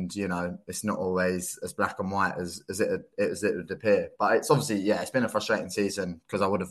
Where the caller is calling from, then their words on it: Inverness, Scotland, United Kingdom; I'm in Inverness. I'm in Scotland, which is, it's actually a very nice sunny day at the minute.